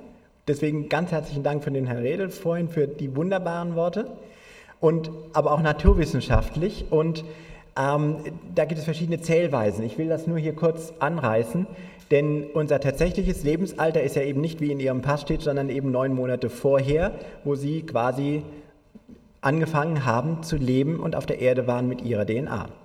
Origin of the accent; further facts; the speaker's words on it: Germany; Also ja, ich bin ja auch Deutscher.